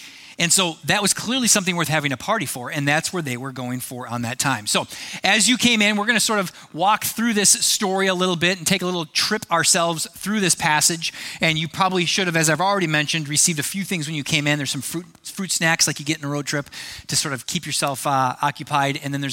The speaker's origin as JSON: {"language": "English", "region": "Wisconsin", "country": "United States", "said": "Wisconsin. Hey, I'm from Wisconsin."}